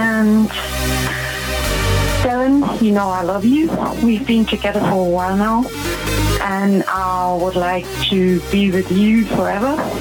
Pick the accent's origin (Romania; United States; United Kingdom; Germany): Germany; English is a second language; I'm from Germany.